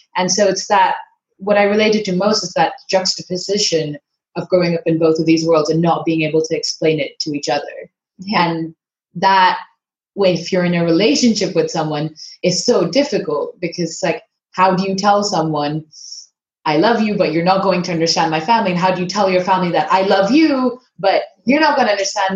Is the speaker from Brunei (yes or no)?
yes; Brunei; now in London, United Kingdom; I've been living in London for 6 years. I'm Pakistani, but I was born and raised in Brunei